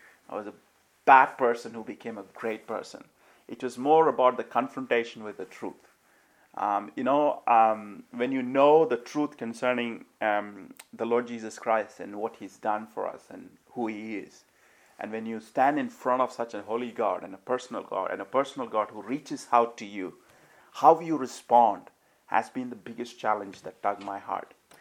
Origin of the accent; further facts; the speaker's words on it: India; also born or lived in Nigeria; I grew up in India, or rather I was born in India. I grew up, for 15 years I was in Africa, and I was just sharing with a brother here that I lived in Nigeria for 15 years. We were brought up in a Christian home.